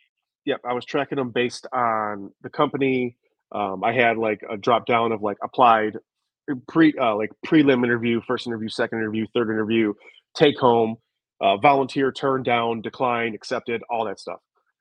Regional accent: Detroit, Michigan, United States; like I'm from Michigan, you know, half of my childhood, I grew up in the city of Detroit.

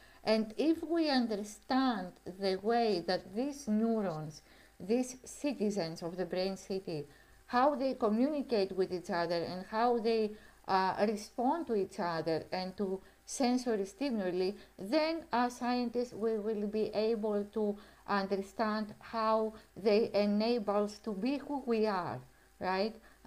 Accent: Crete, Greece; English is a second language; also born or lived in Heraklion; now in Berlin, Germany; the last 10 years before I came here in Berlin for my PhD. And I'm also from Crete, from Greece. Yeah, I'm a bit crazy. I'm a bit Mediterranean personality

